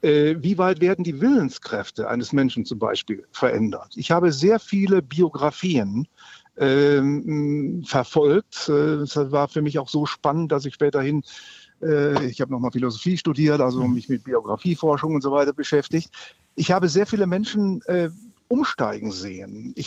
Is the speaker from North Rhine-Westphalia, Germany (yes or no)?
yes; Essen, North Rhine-Westphalia, Germany; hier in meiner Heimatstadt in Essen